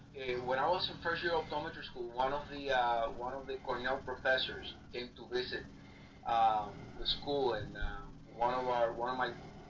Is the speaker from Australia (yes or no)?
no; Puerto Rico; also born or lived in Cuba; I grew up in Puerto Rico, actually born in Cuba during the Castro Revolution. Mm-hmm. My parents exiled to Spain, ended up in Florida, but I actually grew up most of my life in Puerto Rico.